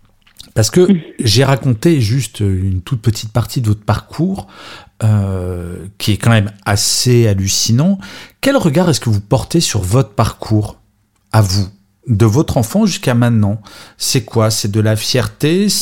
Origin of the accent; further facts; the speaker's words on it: France; je suis français